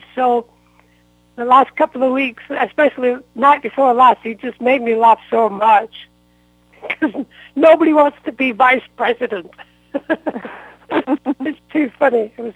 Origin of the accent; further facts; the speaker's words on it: North West England, United Kingdom; I'm from just the north of Manchester.